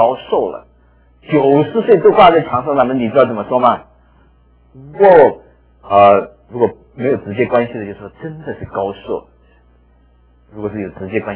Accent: China; now in United States; 我的介绍是，出生成长在中国，重生得救在美国，永久定居在天国。

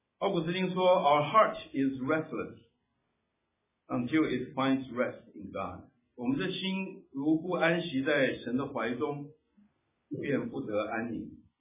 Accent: China; 我想我们中国人非常重视、非常珍惜平安啊，平安就是福。

